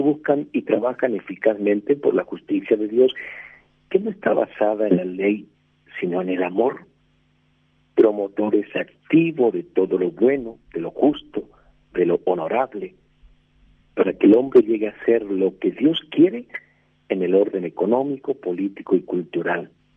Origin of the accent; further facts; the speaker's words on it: Formosa, Argentina; born there; creo que de Formosa, mi provincia, nací en Formosa